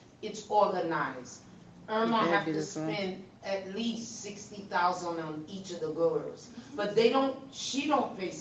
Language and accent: English; Haiti; They will help the Cubans first, but they're very close with the Haitian and the Jamaican.